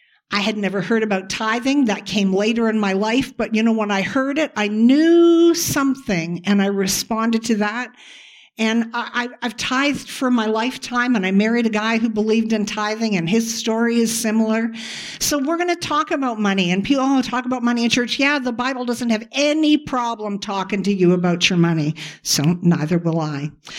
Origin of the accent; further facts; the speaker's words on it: Kitchener, Ontario, Canada; I grew up in Kitchener.